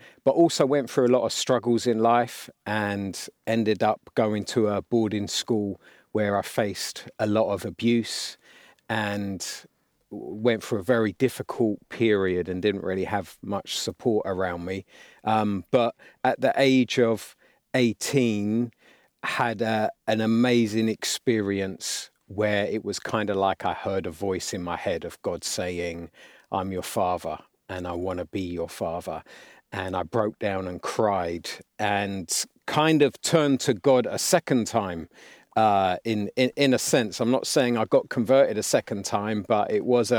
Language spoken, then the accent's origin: English; London, United Kingdom; So I grew up on the Alton estate in a single parent home